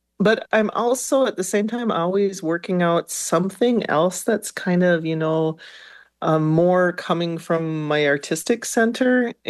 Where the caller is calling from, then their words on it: Minneapolis, Minnesota, United States; a Majikwe … I am joining you from Minneapolis, Kekabikang.